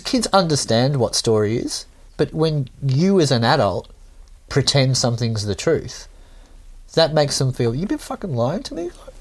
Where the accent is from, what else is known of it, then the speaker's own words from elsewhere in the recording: Wales, United Kingdom; because I'm Welsh, yeah, so I can go to the beach tomorrow.